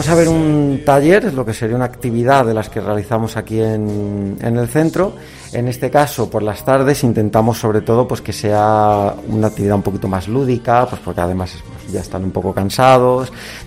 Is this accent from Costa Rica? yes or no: no; Madrid, Community of Madrid, Spain; born there; now in Zamora, Spain; soy terapeuta ocupacional de aquí de Alfa Zamora. Yo nací en Madrid, pero mi familia es de Cádiz, con lo cual yo digo que soy de allí, y porque es donde más cómodo me siento. Tengo 35 años y llevaré pues unos 5 años aquí en Zamora